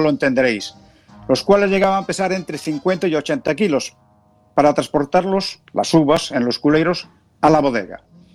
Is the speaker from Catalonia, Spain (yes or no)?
no; Galicia, Spain; Nací en el Ribero y en mi casa la economía dependía de este producto, es decir, de la venta del vino.